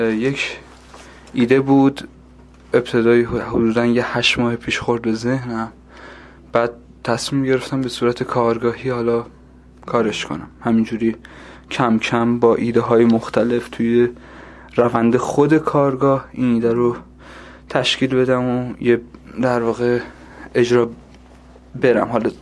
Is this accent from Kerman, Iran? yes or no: yes; Kerman, Iran; من خودم شخصا از کرمان میام